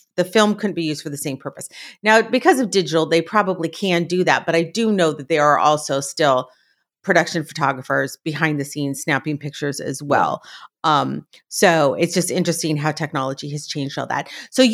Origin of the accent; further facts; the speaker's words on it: Los Angeles, California, United States; Okay. Now, I grew up in Los Angeles, and I wasn't like connected directly to the entertainment industry